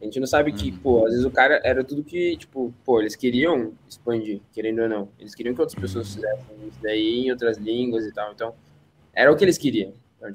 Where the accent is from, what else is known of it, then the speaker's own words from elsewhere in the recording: Brazil; até porque eu sou brasileiro.